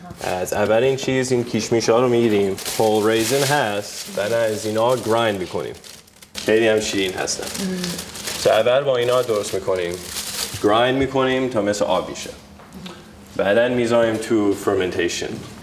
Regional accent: United States; Persian is a second language; also born or lived in Iran; من تو ایران دنیا آمدم. 6 سالم بود اومدم امریکا. تا اون وقت تا حالا همش اینجام. میتونی ببینی با فارسیم خیلی ضعیفه

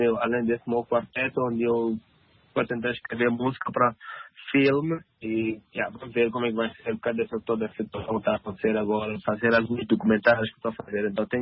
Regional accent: Mozambique; now in Helsinki, Finland; eu e o Nelo e Zildo, Zildo, somos moçambicanos. Eu estou vivendo aqui em Helsinki

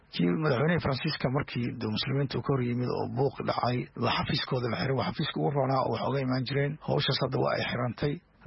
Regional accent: Garowe, Puntland, Somalia; halkee ka timid oo garow waan ka imid

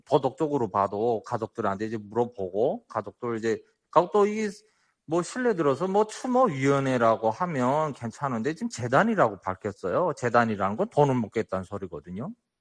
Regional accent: North Korea; 같은 북한 사람으로서

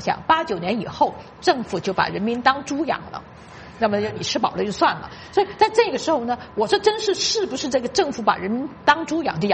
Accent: China; 我记得我小时候长大，就我是大跃进之前2年出生的，那么我小时候长大，我们知道有所谓3年困难，但是根本不知道大跃进饿死人。你想4000万人被饿死，我们那时候在中国竟然不知道。

